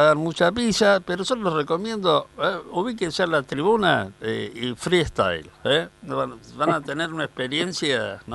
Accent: Argentina; y como argentino, aprovecho para agradecerles

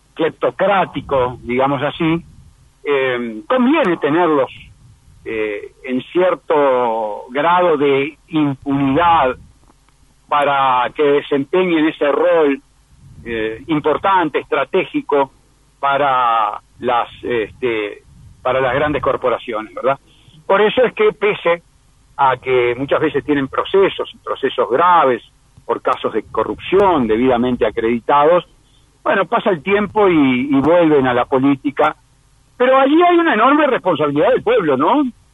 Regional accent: Uruguay; inmigrante francés en Uruguay, pero yo soy uruguayo y no tengo más que esa ascendencia de mi abuelo

